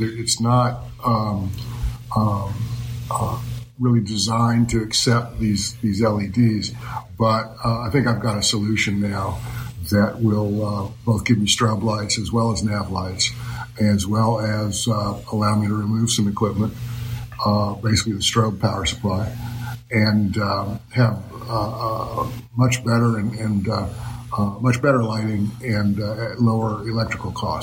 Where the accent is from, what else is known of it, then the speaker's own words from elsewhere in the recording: Sarasota, Florida, United States; I'm from Sarasota.